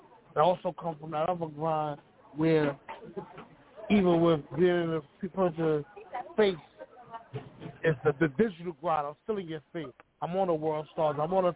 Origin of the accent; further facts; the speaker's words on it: Bronx, New York, United States; also born or lived in Miami / Atlanta; So I'm born and raised in the Bronx, but I lived in Miami, I lived in Atlanta. You know what I mean? I've been everywhere.